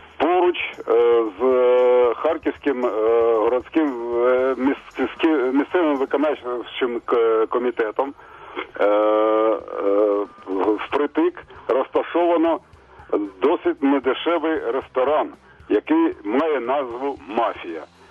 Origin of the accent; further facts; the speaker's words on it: Kharkiv, Kharkiv Oblast, Ukraine; я з Харкова.